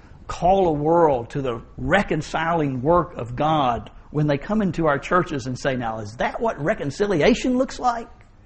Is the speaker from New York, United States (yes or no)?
no; Bentonville, Arkansas, United States; I grew up in Bentonville, Arkansas, before it really became, you know, Walmart City. A little old town of 3,000.